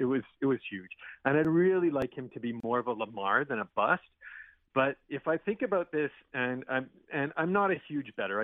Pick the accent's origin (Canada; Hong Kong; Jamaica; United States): Canada; I am Canadian